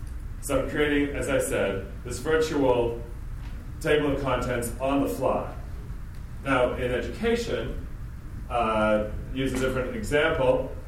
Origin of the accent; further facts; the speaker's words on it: Boston, Massachusetts, United States; I don't know how to say this in a nice way that doesn't sound arrogant, but I'm from Boston and we're like this.